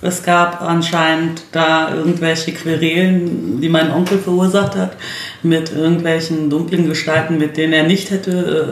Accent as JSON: {"language": "German", "region": "Berlin", "country": "Germany", "said": "als Berliner"}